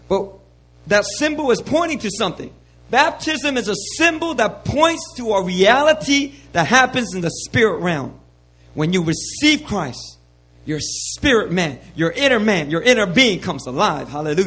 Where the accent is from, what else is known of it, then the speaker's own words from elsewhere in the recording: Philadelphia, Pennsylvania, United States; when I was growing up in Philadelphia